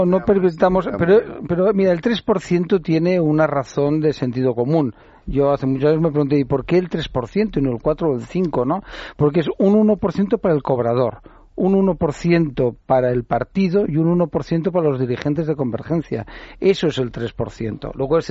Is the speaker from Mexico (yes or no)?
no; Catalonia, Spain; yo como catalán, y Javier también, que lo hemos vivido y tal